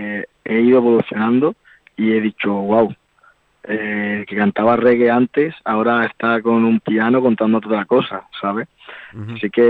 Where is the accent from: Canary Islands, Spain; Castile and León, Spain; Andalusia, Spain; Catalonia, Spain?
Andalusia, Spain; Seville; Voy a ir a mi tierra, a Sevilla